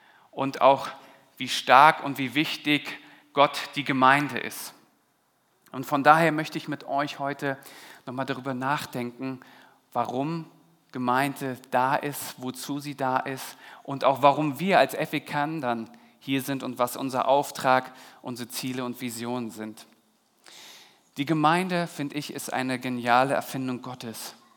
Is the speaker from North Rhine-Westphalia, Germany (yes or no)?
no; Berlin, Germany; Wir waren in meiner Heimat in Berlin, haben meine Familie besucht.